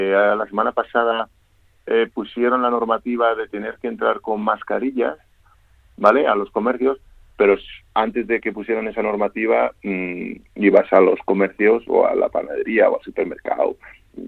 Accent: Spain; yo lo palpo como español que trabajo aquí

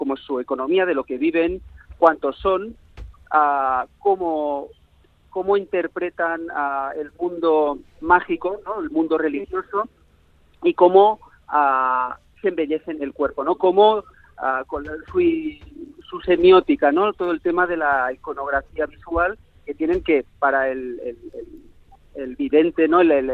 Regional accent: Barcelona, Catalonia, Spain; also born or lived in Cameroon; mi abuela, que es la que me crió en la Masía, donde me crié, en Barcelona.

